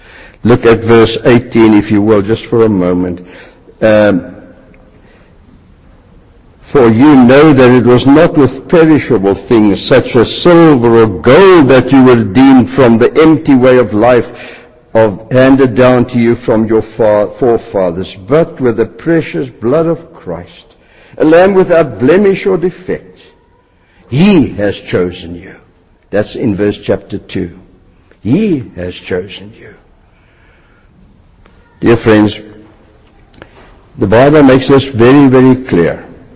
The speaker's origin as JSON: {"language": "English", "country": "South Africa", "said": "I come from South Africa, and I immediately felt at home once again when we arrived here."}